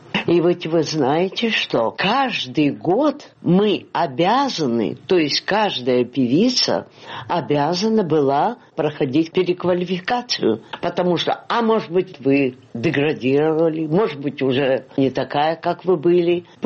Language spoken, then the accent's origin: Russian; Rostov-on-Don, Rostov Oblast, Russia; moved away as an adult; now in Moscow, Russia